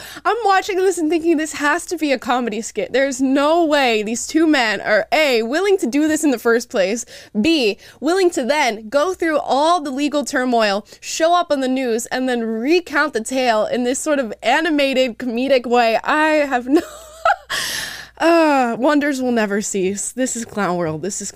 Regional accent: Nigeria; Also, they're giving a bad look to Nigerians already. I'm a Nigerian myself.

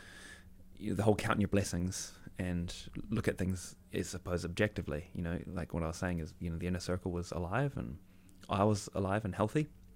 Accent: Waiheke Island, Auckland, New Zealand; I grew up on Waiheke Island, So it was really nice.

